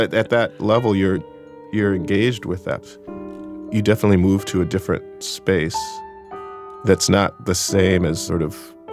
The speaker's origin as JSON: {"language": "English", "town": "Minneapolis", "region": "Minnesota", "country": "United States", "tie": "born or raised there", "said": "I grew up in Minneapolis. There was a big rock scene there"}